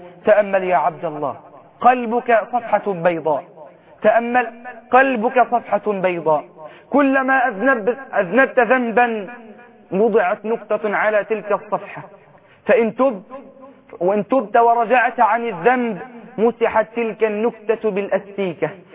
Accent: Egypt

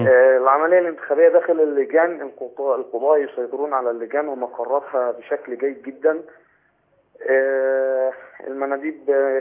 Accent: Tanta, Gharbia, Egypt; عندنا في طنطا الاستاذ مدحت مشعل

